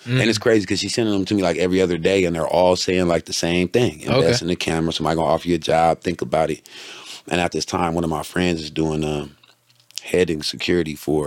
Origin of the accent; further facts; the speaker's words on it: San Diego, California, United States; well, I'm from San Diego, right?